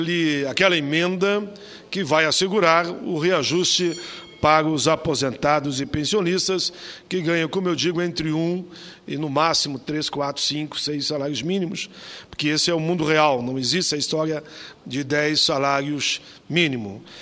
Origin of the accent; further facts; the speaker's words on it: Caxias, Brazil; born there; eu irei visitá-los aí na minha cidade natal, em Caxias.